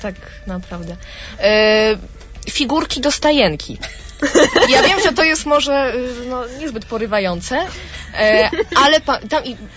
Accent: Łuków, Lublin Voivodeship, Poland; no ja wiedziałam, że są siostry u nas w Łukowie. W ogóle pierwsza nazaretanka, z jaką miałam do czynienia, to była siostra Danuta, która przygotowywała nas do pierwszej komunii świętej.

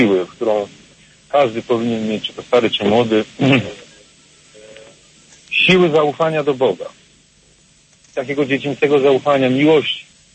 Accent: Kraków, Lesser Poland, Poland; jestem z Krakowa

